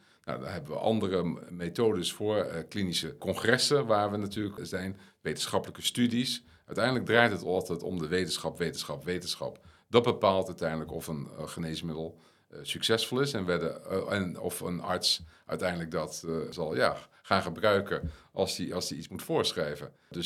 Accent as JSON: {"language": "Dutch", "country": "Netherlands", "said": "ik ben Nederlander, dus ik ben bevoordeeld, maar ik hou van Nederland."}